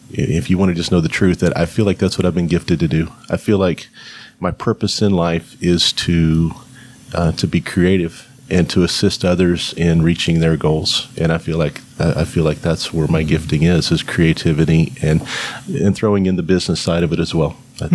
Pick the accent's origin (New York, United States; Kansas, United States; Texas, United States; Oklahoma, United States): Kansas, United States; Wichita; now in Arkansas, United States; Well, I'm not originally from Arkansas, but I've lived here longer than I've lived anywhere else in my life. I grew up in Wichita, Kansas.